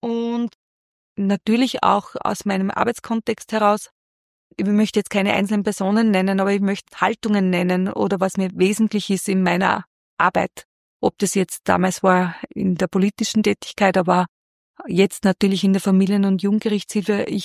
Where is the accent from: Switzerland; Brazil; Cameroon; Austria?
Austria; Helfenberg, Upper Austria; ich bin am Land aufgewachsen, ich komme aus Helfenberg